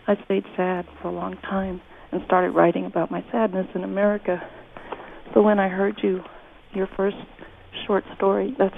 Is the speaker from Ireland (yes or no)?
no; Germany; now in Dallas, United States; It reminded me when I came over from Germany in 1969